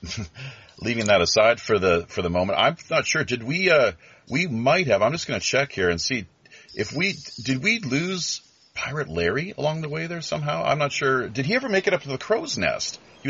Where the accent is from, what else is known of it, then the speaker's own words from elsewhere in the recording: Canada; now in South Korea; I'm a Canadian expat here living in Korea once again.